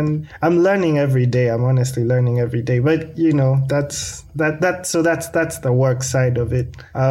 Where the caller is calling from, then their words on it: Kampala, Central Region, Uganda; I'm coming from Kampala, Uganda. So all the way over East Africa.